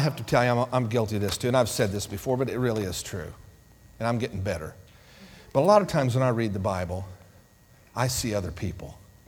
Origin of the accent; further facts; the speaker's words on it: Illinois, United States; I grew up in Illinois.